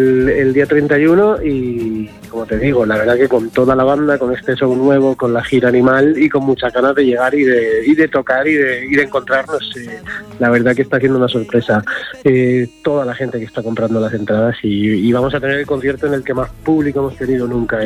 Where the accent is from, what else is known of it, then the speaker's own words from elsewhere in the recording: Region of Murcia, Spain; Pues sí, la verdad que los murcianos al final tenemos ahí nuestro acento bastante marcado.